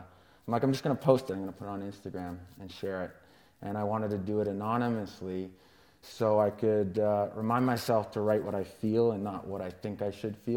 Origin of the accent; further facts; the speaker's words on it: Canada; I grew up in Canada